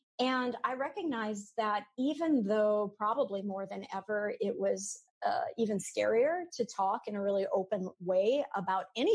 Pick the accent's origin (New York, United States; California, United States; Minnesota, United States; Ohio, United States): Minnesota, United States; So I was born and raised in Minnesota. I've always thought of myself as white, as I've always identified as white.